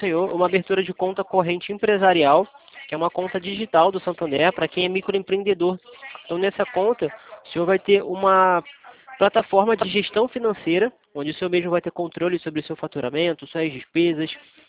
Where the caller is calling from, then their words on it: Rio de Janeiro, Brazil; Eu falo do Rio de Janeiro.